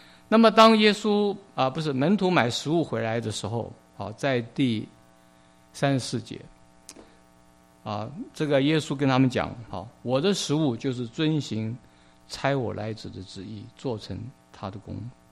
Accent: China; 我们中国人常讲民以食为天，民以食为天。

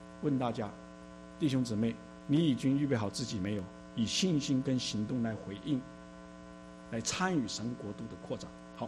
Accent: China; 神今天使用我们中国人成为普世宣教的主力军。

